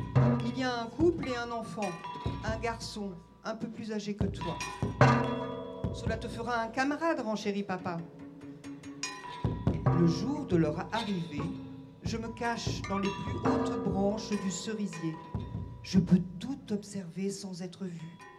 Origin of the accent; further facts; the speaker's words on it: Grenoble, Auvergne-Rhône-Alpes, France; je viens de Grenoble et Marie Boulier également.